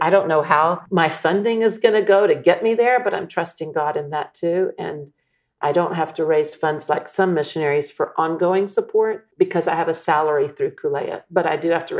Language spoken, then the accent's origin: English; Austin, Texas, United States; You know, this is my home. I grew up in Austin.